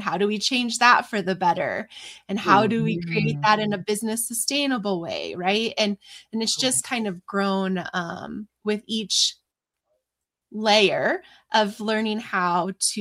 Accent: New Mexico, United States; growing up in New Mexico, there's just a lot of generational trauma. And growing up in New Mexico, I didn't have necessarily the best upbringing.

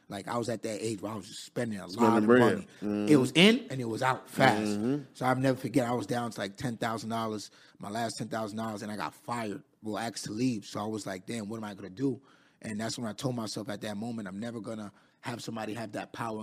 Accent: Queens, New York, United States; I'm from Queens, New York, raised in Queens.

